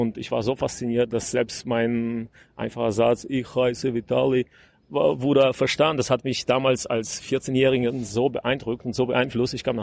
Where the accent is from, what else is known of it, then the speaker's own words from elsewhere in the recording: Gomel, Gomel Region, Belarus; now in Germany; Also, ich bin in Weißrussland geboren. Ich bin eigentlich in der Sowjetunion geboren damals. Also, ich bin der ziemlich alt schon. jetzt ist dieser Teil des Landes unabhängig oder seit einigen Jahren ist Weißrussland. Ich bin aus Gomel. Ich bin da ein bisschen aufgewachsen.